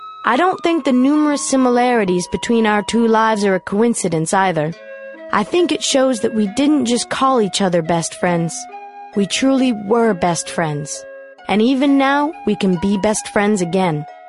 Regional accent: Boston, Massachusetts, United States; I grew up in Jamaica Plain, an urban community located on the outskirts of Boston, Massachusetts. In the 1940s, it was a wholesome, quaint little community. It was my home, and I loved it there.

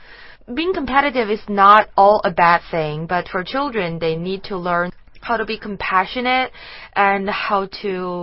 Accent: Beijing, China; English is a second language; This is my hometown. I'm living in Beijing. I was born here and I was brought up here, so this is my hometown.

